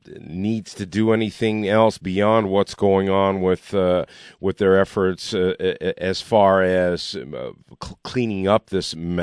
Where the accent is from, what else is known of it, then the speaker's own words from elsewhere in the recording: Detroit, Michigan, United States; I'm a Michigan guy. I'm from the Detroit area. I've been working here most of my life.